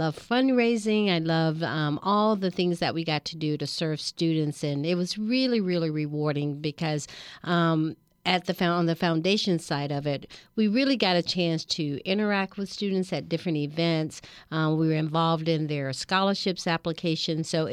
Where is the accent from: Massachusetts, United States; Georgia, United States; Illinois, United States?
Georgia, United States; now in California, United States; Well, I grew up in Georgia, as a matter of fact. I'm from the East Coast, and I've been in California now about 8 years.